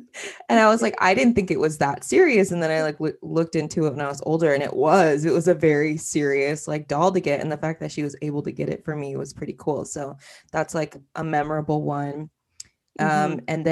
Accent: California, United States; also born or lived in Covina; But I was born in 94 in Covina, California, to Southern California, right outside of LA. And then I kind of grew up like my teenage years

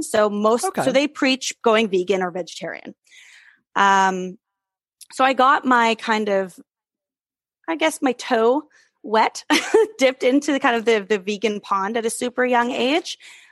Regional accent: Germany; also born or lived in Europe; I grew up in Europe, spent a lot of time as a kid in Europe. So my kind of food landscape was very vast and very close by. I grew up in Germany.

